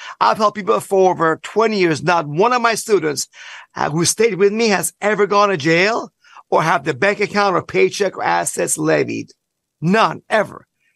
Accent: Iran; now in United States; I come from Iran, Stu.

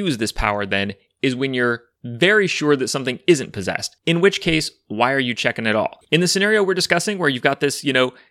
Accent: California, United States; I am from Northern California

